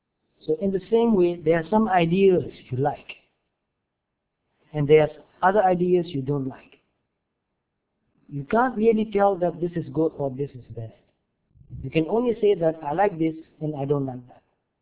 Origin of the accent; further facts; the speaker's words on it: Myanmar; English is a second language; I was born in Burma, and I've lived there until now.